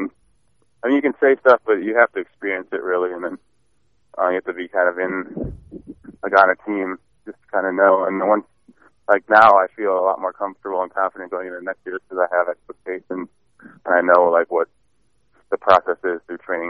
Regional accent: Wisconsin, United States; growing up in Wisconsin and watching the Packers for your whole life, those guys are like the idols in your eyes when you're a kid in Wisconsin.

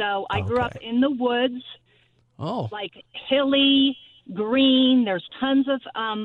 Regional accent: Delaware, United States; moved away as an adult; now in Colorado, United States; Well, I grew up in Delaware, so I guess I'm listening to Carl and thinking, I guess I never lived there as an adult. So I lived there from 0 to 18.

